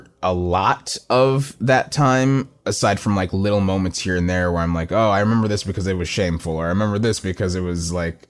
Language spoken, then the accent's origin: English; Plano, Texas, United States; It feels like growing up in Plano is a very suburban place.